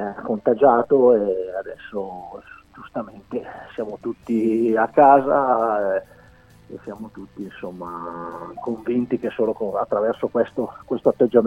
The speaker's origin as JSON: {"language": "Italian", "town": "Crema", "region": "Lombardy", "country": "Italy", "said": "io sono a Crema, perché sono di Crema"}